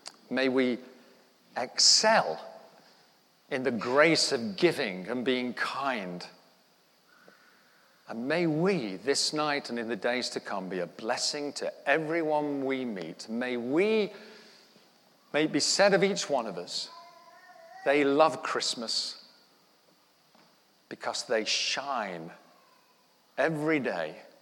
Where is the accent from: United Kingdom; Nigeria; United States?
United Kingdom; Sheffield, Yorkshire and the Humber; I'm a Sheffield lad, born and raised on the Wyburn, and I was crying.